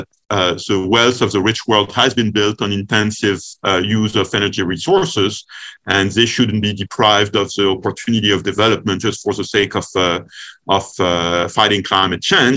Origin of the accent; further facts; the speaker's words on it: France; my home country of France